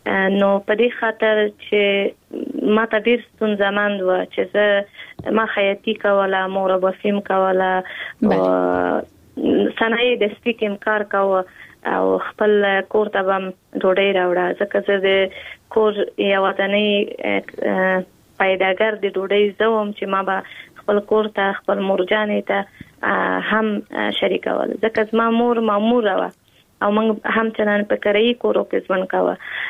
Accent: Kabul, Afghanistan; په کابل کې زیږیدل یم، په کابل کې لوی شوم، په کابل کې مو تحصیلات مخکې وړي.

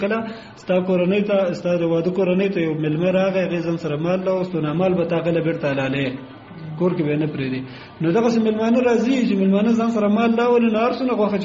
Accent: Kunar, Afghanistan; زه اصلا د کونړ ولایت اوسېدونکی یم.

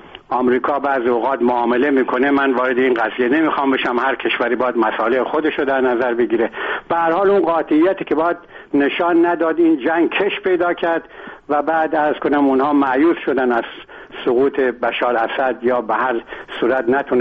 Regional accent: Iran; من خودم ایرانیم

